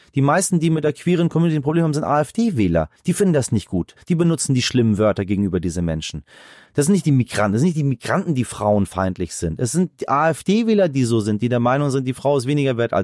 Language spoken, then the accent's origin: German; Iran; now in Germany; Ich spreche fließend Deutsch, ich habe keine Straftaten, lebe in diesem Land, zahle meine Steuern, aber ich sehe mich immer mehr als Iraner.